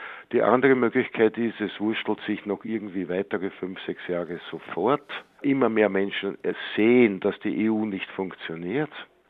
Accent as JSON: {"language": "German", "region": "Vienna", "country": "Austria", "tie": "born or raised there", "said": "Wenn ich mir zum Beispiel vorstelle, in Wien, in meiner Heimatstadt"}